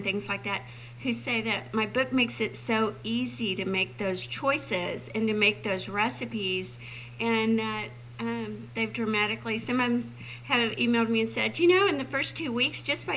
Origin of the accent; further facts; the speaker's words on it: Texas, United States; And I grew up in Texas. I'm a Texas girl.